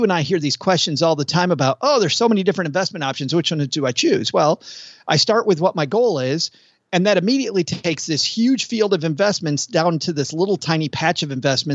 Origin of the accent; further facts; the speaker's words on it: Kalamazoo, Michigan, United States; Close to Lake Michigan. I'm from Kalamazoo. So maybe hour and a half away.